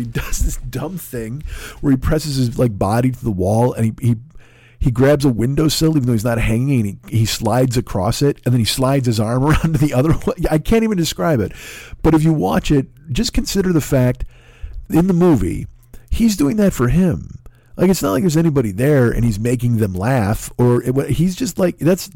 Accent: United States; What has happened to me as a person, as a man, as a human being, as an American? Let's talk about that. What has happened to me as an American patriot?

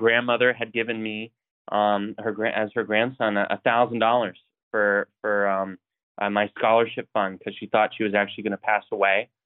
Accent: Coeur d'Alene, Idaho, United States; I grew up in Idaho, North Idaho, and Coeur d'Alene, if anyone knows where that is

